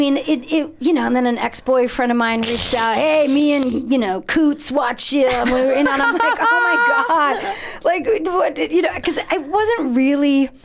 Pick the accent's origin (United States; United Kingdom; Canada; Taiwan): United States; Ohio; I'm from Ohio.